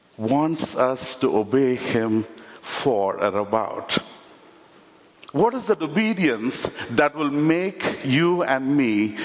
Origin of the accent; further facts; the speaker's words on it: India; now in United States; I've lived in the United States for 20 years, but I grew up in India and that is still my home.